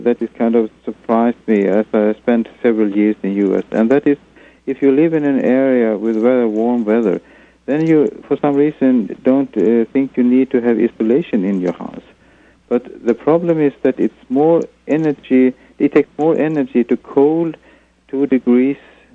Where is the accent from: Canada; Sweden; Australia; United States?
Sweden; English is a second language; Yes, I'm from Sweden, yes.